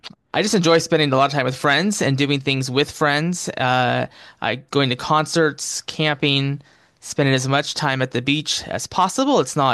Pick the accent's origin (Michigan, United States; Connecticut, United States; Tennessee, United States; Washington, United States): Washington, United States; also born or lived in Oregon; I'm from the Northwest USA, so from the Seattle, Washington area, just north of there, and have spent most of the past 10 plus years in Oregon, where I currently reside.